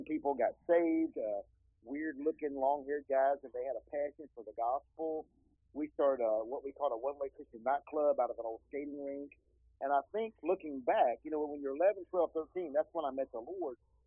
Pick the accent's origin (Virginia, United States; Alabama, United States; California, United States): Alabama, United States; Birmingham; I grew up in Birmingham, Alabama, and happened to be in a small Baptist church on the northeast side of the town. And 1970, I was 11.